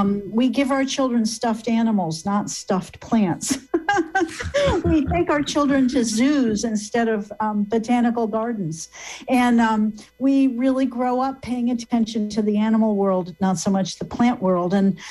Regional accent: Michigan, United States; So I grew up in Michigan, and I grew up in a house that was on the edge of the forest.

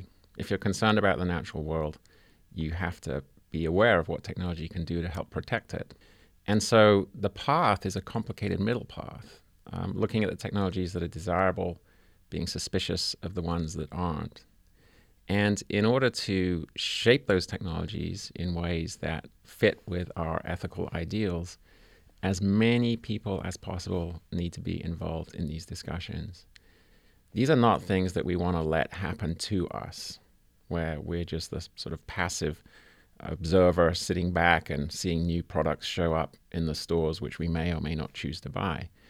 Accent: England, United Kingdom; that childhood toy that I grew up with in England

